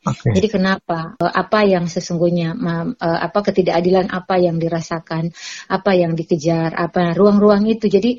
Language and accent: Indonesian; Poso, Central Sulawesi, Indonesia; Karena itu bagi kami orang Poso, sebenarnya apa yang terjadi di Poso hari ini bukan lagi soal perdamaian.